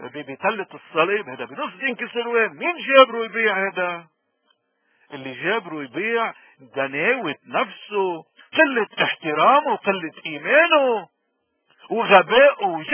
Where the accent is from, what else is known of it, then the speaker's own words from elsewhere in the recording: Lebanon; نحنا ما في عنا سلاح كلبنانيين وكمسيحيين تحديدا ما عندنا سلاح إلا الإيمان